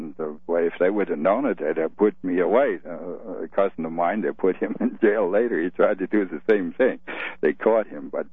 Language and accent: English; eastern Germany, Germany; moved away; I was a refugee from Eastern Germany.